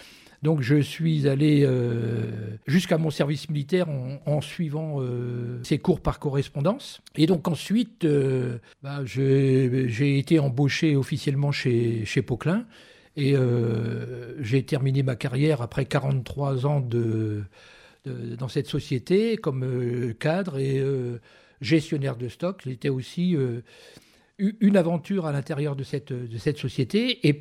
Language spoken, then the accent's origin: French; Montagny-Sainte-Félicité, Hauts-de-France, France; Exactement, je suis né à Montagny-Sainte-Félicité.